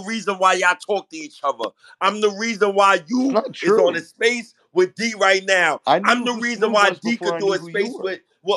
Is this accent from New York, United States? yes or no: yes; Harlem, New York, United States; I'm from Harlem, ha.